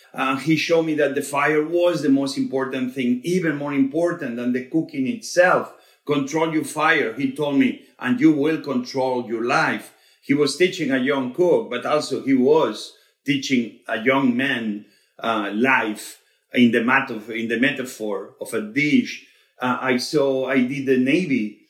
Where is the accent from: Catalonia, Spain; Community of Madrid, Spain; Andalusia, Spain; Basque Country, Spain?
Catalonia, Spain; Barcelona; English is a second language; also born or lived in Asturias; I was born in Asturias, north part of Spain. Very beautiful place, green, where cows and the mountains meet the fish and the sea. But I grew up in Barcelona, the beautiful city of Barcelona in the province of Catalonia. I speak Catalan